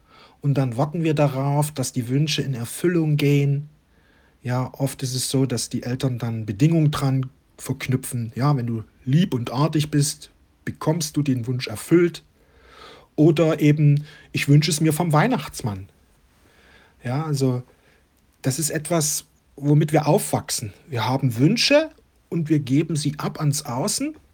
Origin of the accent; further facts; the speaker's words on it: East Germany, Germany; Ich bin ja im Osten groß geworden.